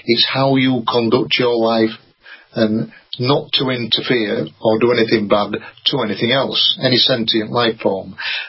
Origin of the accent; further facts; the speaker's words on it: Yorkshire and the Humber, United Kingdom; I think I'm right, being a Yorkshireman